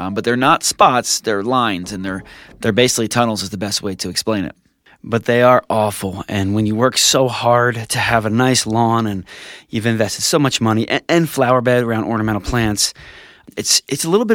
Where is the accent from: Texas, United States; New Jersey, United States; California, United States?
New Jersey, United States; now in Utah, United States; I grew up in New Jersey where the skies are gray all winter